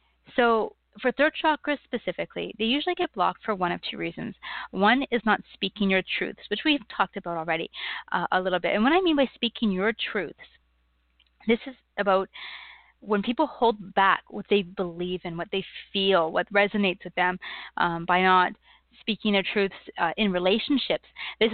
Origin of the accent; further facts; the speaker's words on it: Canada; I'm a Canadian, so I will apologize, and I will. But that's just part of our personality.